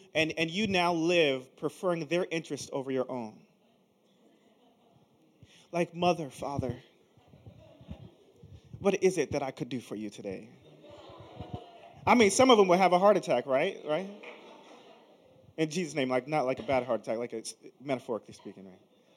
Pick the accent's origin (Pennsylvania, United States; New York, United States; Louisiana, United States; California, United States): Pennsylvania, United States; Philadelphia; I'm from Philly, as he said earlier.